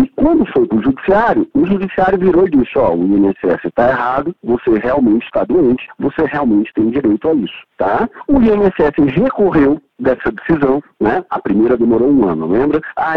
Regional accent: Ceará, Brazil; eu sou cearense, né? Lá no Ceará a gente chama de pereba.

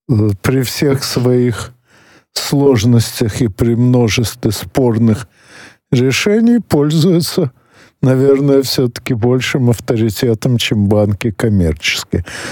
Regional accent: Odesa, Odesa Oblast, Ukraine; хотя я родился и вырос в Одессе, но его, по крайней мере, в сознательном возрасте у меня практически не было.

